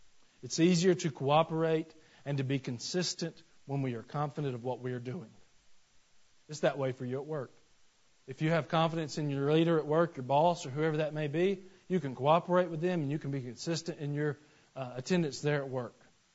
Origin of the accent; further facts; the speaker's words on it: Georgia, United States; now in Tennessee, United States; stop saying I'm from Georgia because I'm from Tennessee now.